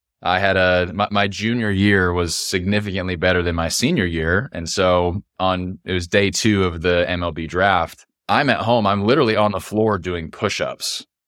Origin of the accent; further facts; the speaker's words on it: California, United States; Even though growing up in Southern California, it is extremely competitive, I still had that confidence coming in.